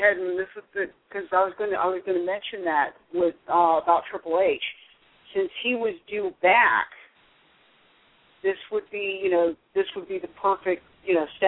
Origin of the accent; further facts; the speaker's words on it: Florida, United States; covered a lot more of Florida than just North Cuba. So, now that I've gotten my obligatory dig on my home state out of the way